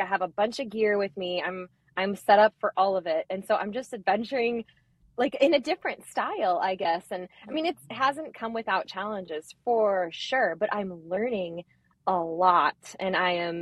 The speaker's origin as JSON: {"language": "English", "town": "Bozeman", "region": "Montana", "country": "United States", "said": "Being from Montana, like I'm from Montana the rest of the year, and it's not like this there right now."}